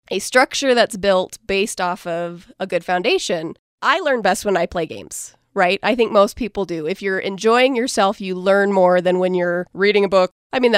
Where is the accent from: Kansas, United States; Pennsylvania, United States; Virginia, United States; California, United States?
California, United States; Like I said, I grew up in California, so I've always had a huge passion for performing arts in general.